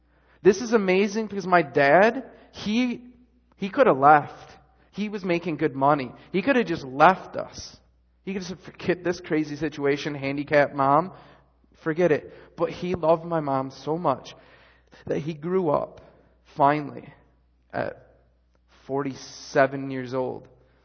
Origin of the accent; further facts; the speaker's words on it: Michigan, United States; And the only thing I could remember is I was from Michigan.